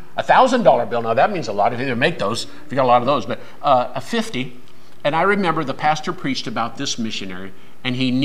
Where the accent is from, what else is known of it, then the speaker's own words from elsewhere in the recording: Portland, Oregon, United States; I grew up in Portland, if I had to be a plumber in Portland